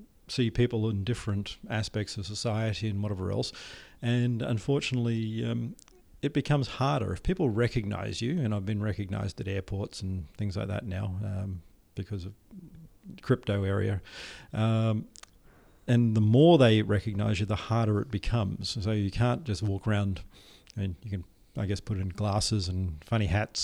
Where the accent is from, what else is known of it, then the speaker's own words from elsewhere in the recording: Australia; I'm Australian